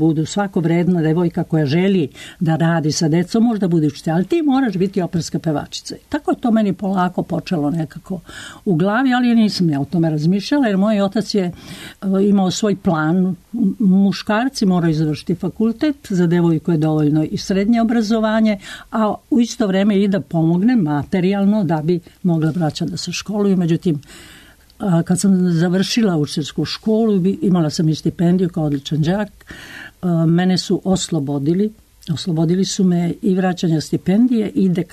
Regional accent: Čačak, Moravica District, Serbia; also born or lived in Guča; ja sam u Guči završila prvi raz do osnovne škole. Kasnije je tata sa službom prešao u Čačak i u Čačku sam dovršila osnovnu školu, 4 razreda gimnazije, a onda sam upisala učiteljsku školu u Užicu

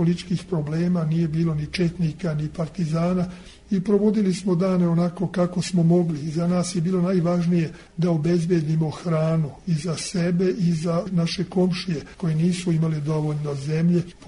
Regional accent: Đala, Vojvodina, Serbia; moj deda i moj otac su se preselili u Đalu, gde su živjeli, gde sam ja rođen 1932. godine. Ja sam mladost i detinjstvo proveo u Đali.

